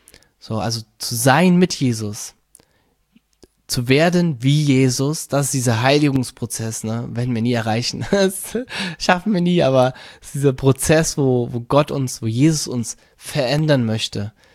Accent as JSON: {"language": "German", "country": "Germany", "said": "da sind wir Deutsche, oder wir Menschen sehr schnell drin"}